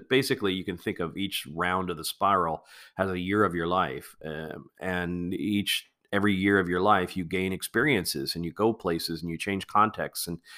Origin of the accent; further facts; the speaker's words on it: the South, United States; I grew up in the Protestant church, Bible Belt America.